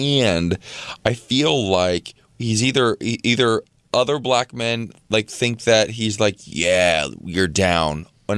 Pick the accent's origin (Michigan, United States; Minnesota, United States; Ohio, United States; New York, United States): Ohio, United States; If you know me, you know that I'm from Ohio. I love my home state.